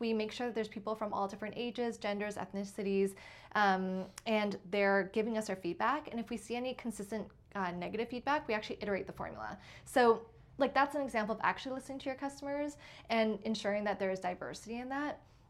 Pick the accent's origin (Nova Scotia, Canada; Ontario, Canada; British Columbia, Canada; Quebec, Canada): Ontario, Canada; Toronto; born there; I mean, I was born in Toronto, so I do identify as Canadian